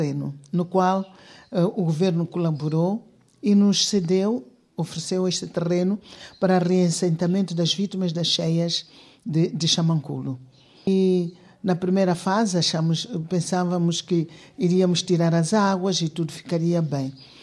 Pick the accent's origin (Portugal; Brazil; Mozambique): Mozambique; Mabil, Inhambane; Eu sou natural de Moçambique, da província de Inhambane, distrito da Machiche. Localidade de Mabil.